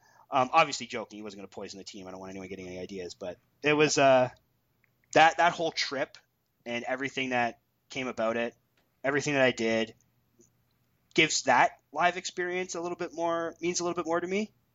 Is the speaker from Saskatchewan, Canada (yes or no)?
no; Hamilton, Ontario, Canada; oh, no, we're from Hamilton